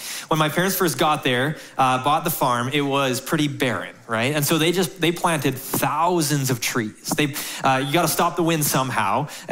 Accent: Glenavon, Saskatchewan, Canada; I grew up in Saskatchewan on a farm. Any Saskatchewan people here? Woo! Come on. There we go. And so middle of nowhere, southeast Saskatchewan, a little town called Glenavon.

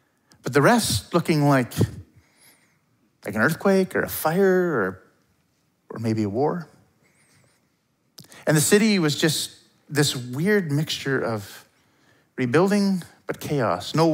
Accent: Campbell River, British Columbia, Canada; I grew up in Campbell River on Maryland Drive. At the end of the road was the big tree.

